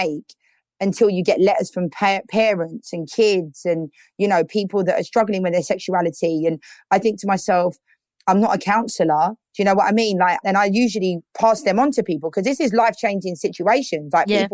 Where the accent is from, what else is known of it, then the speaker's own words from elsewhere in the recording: London, United Kingdom; like growing up in South East London, there were comments.